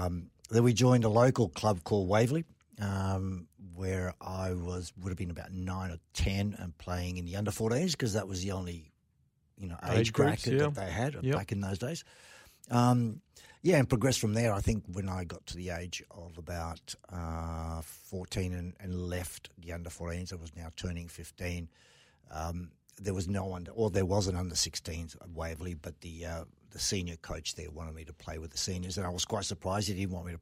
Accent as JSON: {"language": "English", "country": "Italy", "tie": "born or raised there", "also_born_or_lived": "Cairo", "moved": "yes", "said": "I was born in Cairo. I was only there for 3 months. My parents happened to be there at the time, and then we migrated back to Italy, where I was there till the age of 8."}